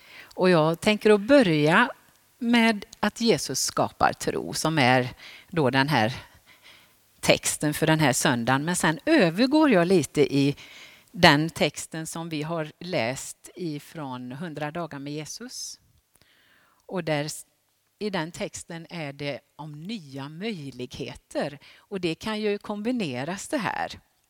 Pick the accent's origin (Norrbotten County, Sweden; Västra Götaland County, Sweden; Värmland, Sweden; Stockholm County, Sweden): Västra Götaland County, Sweden; Sollebrunn; Och jag kan än komma ihåg någon gång för väldigt många år sedan i Sollebrunn där jag växte upp.